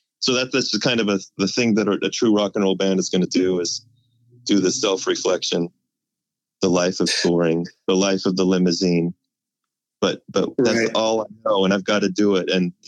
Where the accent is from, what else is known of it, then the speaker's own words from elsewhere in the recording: Salt Lake City, Utah, United States; I was a kid, and I don't even know if they even, I grew up in Salt Lake.